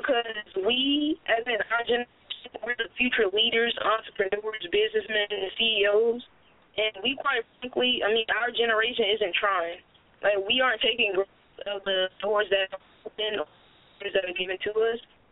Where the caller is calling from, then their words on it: Shellman, Georgia, United States; I'm calling from Shelman, Georgia.